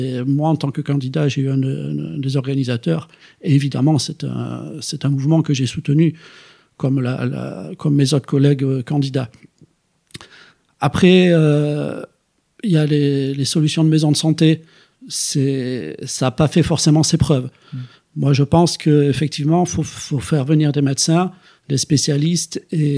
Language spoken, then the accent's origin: French; Nouvelle-Aquitaine, France; now in Gien, France; je suis arrivé ici en octobre 2018 sur Gien. Je viens du Pays Basque.